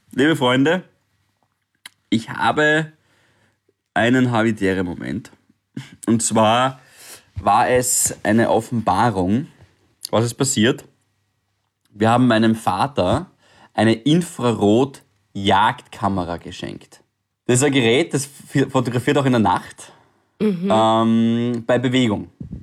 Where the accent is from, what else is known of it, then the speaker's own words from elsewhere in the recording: Styria, Austria; natürlich als Steirer mit Kernöl und so weiter